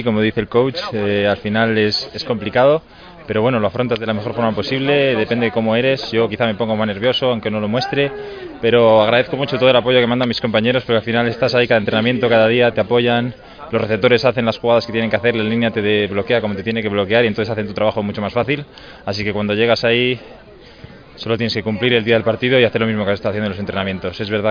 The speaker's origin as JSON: {"language": "Spanish", "town": "Bilbao", "region": "Basque Country", "country": "Spain", "moved": "as an adult", "lives_now": "Rivas, Spain", "said": "Yo soy de Bilbao, empecé allí a jugar en Coyotes Santurtzi"}